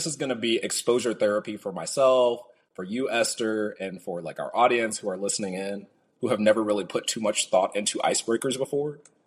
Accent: California, United States; born there; also born or lived in Chicago / Portland; now in Atlanta, United States; I was born in California, and then I lived in Chicago, and I did a short stint in Portland, Oregon.

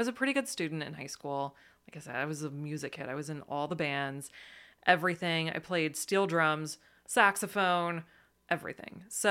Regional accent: Catonsville, Maryland, United States; also born or lived in Lebanon; Yeah, so I grew up in right outside of Baltimore, actually in a town called Catonsville, Maryland. And I originally so I was born in Lebanon.

